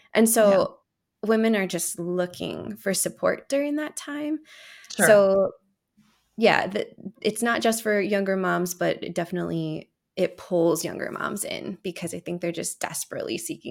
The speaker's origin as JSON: {"language": "English", "town": "Appleton", "region": "Wisconsin", "country": "United States", "tie": "born or raised there", "said": "But fun fact, I grew up in Appleton and I grew up a few doors down from our St. Peter campus."}